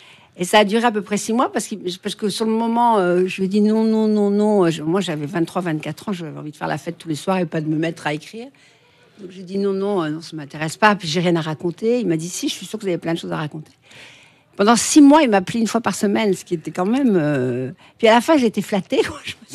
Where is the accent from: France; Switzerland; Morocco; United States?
Morocco; born there; parce que je suis née au Maroc et je ne sais pas pourquoi je n'allais pas à l'école.